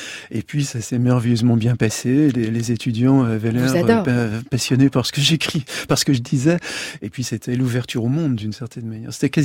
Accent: Le Mans, Pays de la Loire, France; ont ouvert un enseignement au Mans, ma ville natale

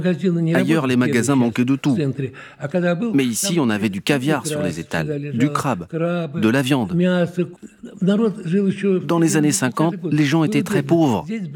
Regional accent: Russia; now in Estonia; Moi, je suis russe, je suis venu de Russie, je suis venu en Estonie, un pays qui a ses propres lois, et je dois m'y conformer.

